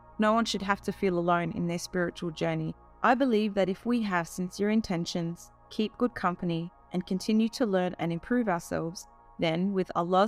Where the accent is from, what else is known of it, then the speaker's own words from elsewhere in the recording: Australia; born there; I'm an Australian-born Muslim mother of five children.